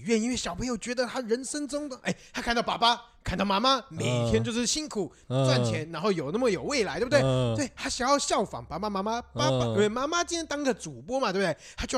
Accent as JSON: {"language": "Chinese", "country": "Taiwan", "said": "今天身为一个台湾人，你只要理科型，你就可以选择是否要走工科。"}